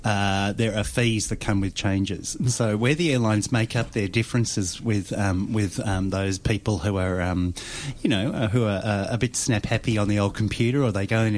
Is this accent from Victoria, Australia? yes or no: yes; Geelong, Victoria, Australia; Well, I'm from Geelong, so a Cats supporter.